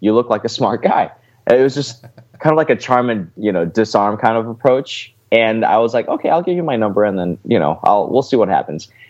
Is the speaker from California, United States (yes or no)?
yes; La Crescenta, California, United States; I was insulated in this kind of Korean bubble growing up in La Crescenta, California, where about 40% of my classmates were Korean because they all kind of moved there to go to this blue ribbon public school.